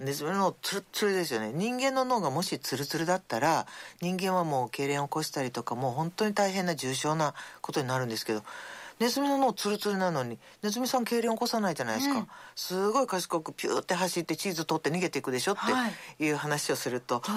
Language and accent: Japanese; Kansai, Japan; でもやっぱ関西人なので最初につかみに行くんですけど